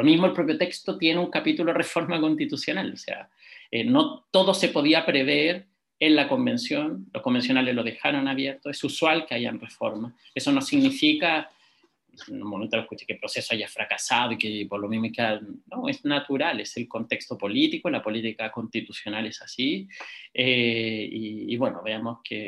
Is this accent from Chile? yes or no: yes; Chile; dicen que es bien curioso que en Chile, quizás por nuestro legalismo, queremos siempre dejarlo todo como muy claro, todo por escrito.